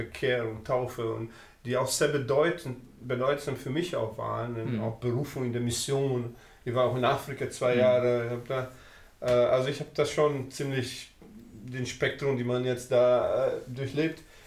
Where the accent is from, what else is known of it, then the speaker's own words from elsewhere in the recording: Brazil; Aber ich bin Brasilianer, doppelte Staatsbürgerschaft, ich habe auch die Deutsche.